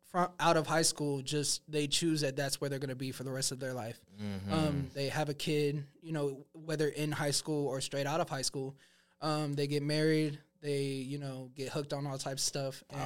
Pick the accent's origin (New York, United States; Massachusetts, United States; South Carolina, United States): South Carolina, United States; York; So, York, because a lot of people, whenever I tell them that I'm from York, they're like, where? And I'm like, Clover?